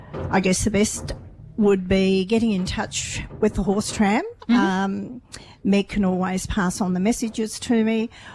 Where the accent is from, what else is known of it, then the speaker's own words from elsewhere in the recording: Victor Harbor, South Australia, Australia; I grew up here in Victor Harbour.